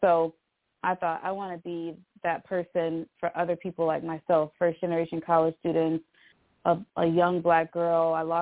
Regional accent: Syracuse, New York, United States; And so I came to Villanova University from Syracuse, New York, where I was born and raised, and I was a recruited athlete.

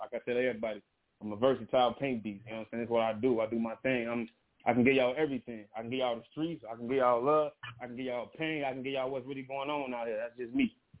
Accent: Chicago, Illinois, United States; I'm from Chicago, Illinois, you know, around the 55th area, 55th Lafayette.

